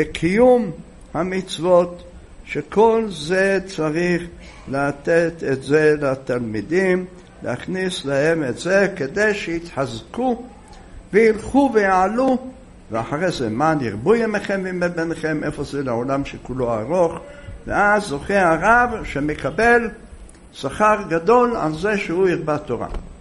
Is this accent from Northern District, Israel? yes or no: no; Jerusalem, Jerusalem District, Israel; אני מדבר כעת על ירושלים שאני זוכר אותה, שאני בתור ילד למדתי בתלמודי תורה.